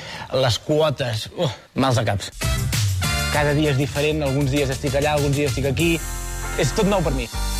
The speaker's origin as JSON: {"language": "Catalan", "town": "Sant Sadurní d'Anoia", "region": "Catalonia", "country": "Spain", "said": "soc de Sant Sadurní d'Anoia."}